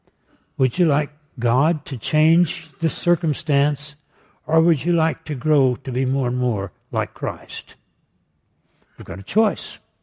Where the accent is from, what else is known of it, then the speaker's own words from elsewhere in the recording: Tyler, Texas, United States; When I was a boy growing up in Tyler, Texas, in East Texas, my mother made biscuits just as mindlessly as you would make coffee.